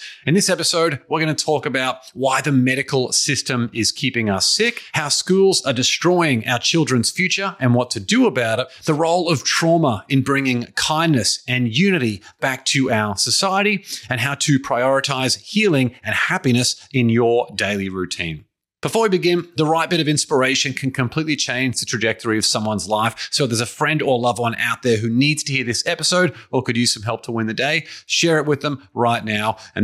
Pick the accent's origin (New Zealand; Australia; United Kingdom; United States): Australia; And I'm from Australia.